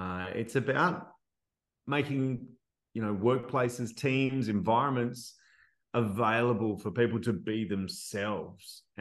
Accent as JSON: {"language": "English", "town": "Perth", "region": "Western Australia", "country": "Australia", "said": "I'm from Perth, Western Australia, maybe the most isolated city in the world"}